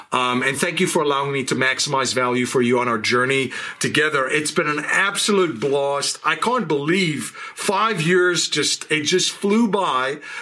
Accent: South Africa; Growing up in South Africa during a very interesting time in the country's history, I was red-pilled as a young man.

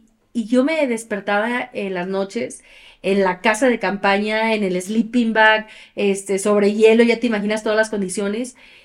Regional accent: Aguascalientes, Mexico; la camioneta se rentaba de Aguascalientes, de donde soy, hacia Puebla

